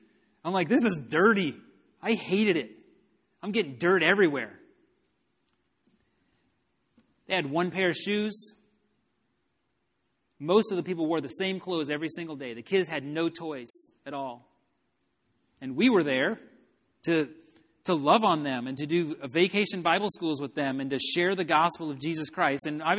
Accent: Texas, United States; I grew up in Texas, and my church was putting together a mission trip to Mexico.

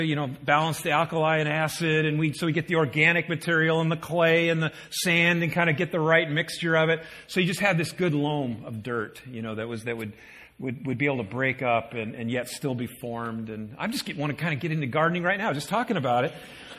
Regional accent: Midwest, United States; I came from the Midwest, and in a former life, we had a rural lifestyle, in a sense, kind of a small city, large lot kind of lifestyle

